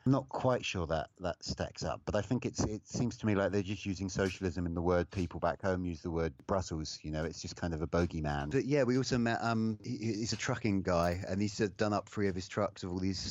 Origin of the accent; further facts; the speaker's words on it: England, United Kingdom; and we were too polite to leave because we're English.